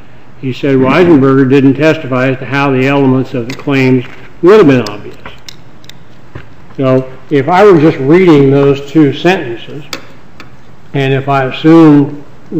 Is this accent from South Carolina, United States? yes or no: no; Kansas, United States; I'm from Kansas